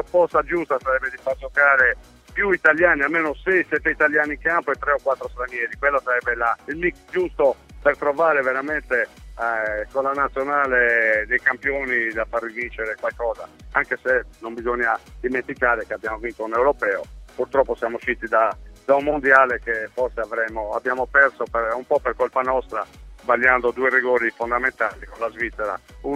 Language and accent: Italian; Sardinia, Italy; con un carattere un pochettino chiuso come lo siamo noi sardi